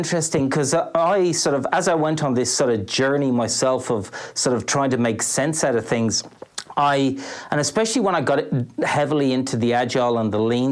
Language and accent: English; Dublin, Leinster, Ireland; also born or lived in London / Brussels; now in Melbourne, Australia; I'm an Irishman living here in Melbourne. I've been here probably 15 or so years. Born and educated in Dublin.